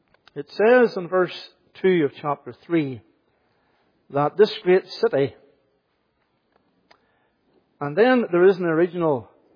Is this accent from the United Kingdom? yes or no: yes; Coleraine, Northern Ireland, United Kingdom; I'm not from Coleraine in Northern Ireland. I'm not a liar. I'm from a village 3 miles outside Coleraine called McCoskin. But nobody knows where McCoskin is. So you don't tell people you're from McCoskin, you tell them you're from Coleraine.